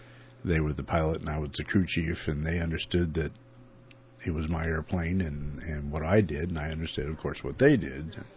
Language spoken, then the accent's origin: English; Montgomery, Minnesota, United States; they're all musicians from Northfield, save myself. I'm from Montgomery.